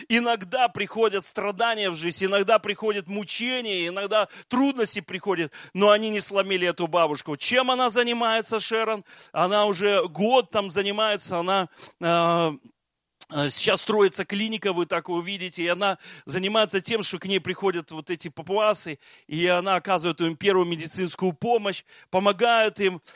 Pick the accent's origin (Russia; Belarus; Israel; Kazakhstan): Belarus; я белорус